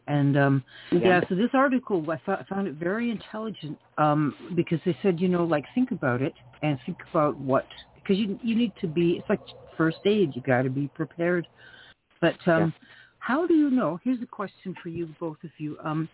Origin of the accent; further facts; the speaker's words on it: Canada; as I'm a Canadian and I don't have guns